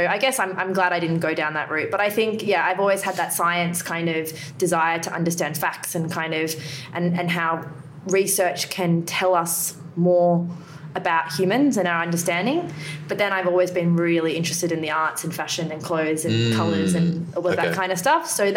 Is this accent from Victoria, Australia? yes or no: no; Newcastle, New South Wales, Australia; also born or lived in Sydney / Canada; I was born in Sydney. We moved to Canada. I was there for four years, I think. Then we moved back to Newcastle.